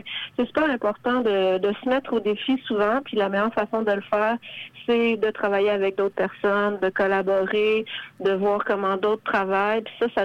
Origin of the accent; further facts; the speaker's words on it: Quebec, Canada; parce qu'on est francophone, parce qu'on vient du Québec